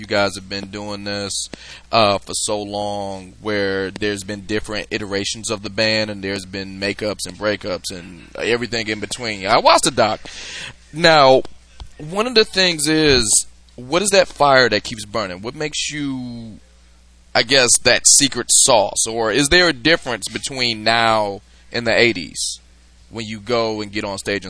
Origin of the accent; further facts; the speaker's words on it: Detroit, Michigan, United States; I'm from Detroit, but okay.